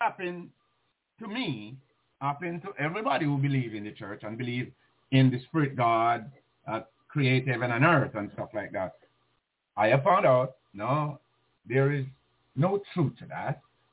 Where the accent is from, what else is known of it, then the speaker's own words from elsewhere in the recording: Jamaica; I grew up in Jamaica